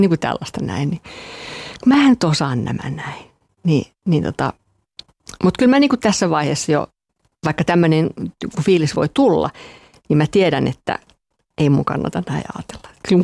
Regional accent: Ostrobothnia, Finland; mä oon vähän sellainen pohjalainen kato, tai siis kun mä oon Pohjanmaalta

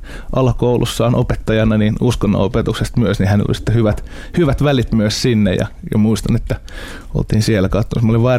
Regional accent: Hanko, Uusimaa, Finland; mä oon kotoisin Hangosta, Suomen eteläisimmästä kaupungista, mikä on äärimmäisen hieno paikka mun mielestä edelleen. Kaipaan sinne takaisin.

